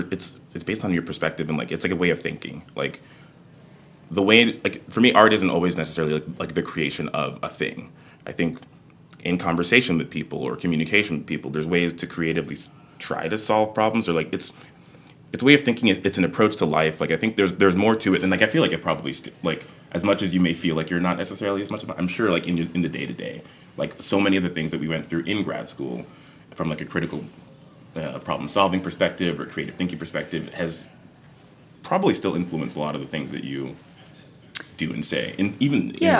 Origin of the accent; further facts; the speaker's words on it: Canada; also born or lived in Nigeria / Netherlands / Texas; now in Los Angeles, United States; I like to say that I grew up in Canada because that's where I spent the most amount of time prior to living in LA. But I was born in Nigeria, spent some time in Holland, 7 years in Canada, which was a magical time. Then moved to Texas for high school